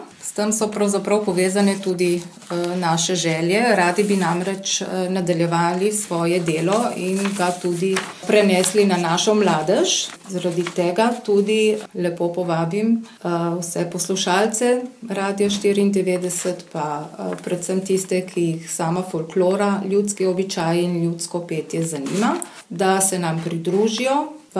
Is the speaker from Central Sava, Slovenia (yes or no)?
no; Littoral–Inner Carniola, Slovenia; Prihajamo pa iz Postojnske in Pivške občine.